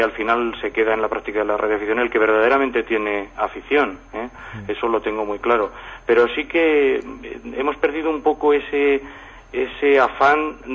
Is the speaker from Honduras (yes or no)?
no; Sajazarra, La Rioja, Spain; voy a poner el ejemplo de uno de mi pueblo, el castillo de Sajazarra.